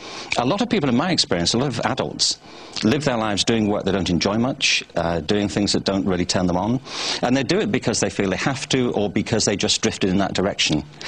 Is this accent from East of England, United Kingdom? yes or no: no; Liverpool, North West England, United Kingdom; You know, I'm from Liverpool.